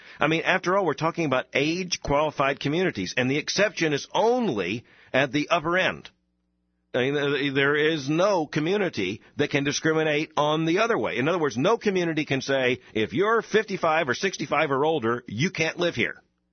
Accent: Florida, United States; Now, I grew up in South Florida.

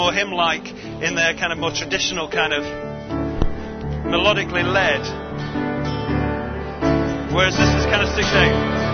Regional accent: Brighton, South East England, United Kingdom; I'm from Brighton on the south coast of England

